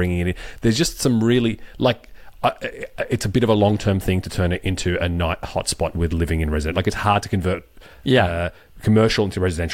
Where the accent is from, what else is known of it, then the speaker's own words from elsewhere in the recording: Australia; As an Australian